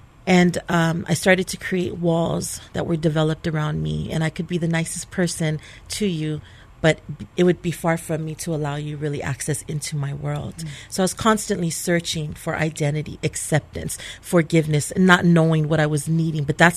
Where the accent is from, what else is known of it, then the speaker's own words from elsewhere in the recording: Long Beach, California, United States; I was raised in Long Beach, California.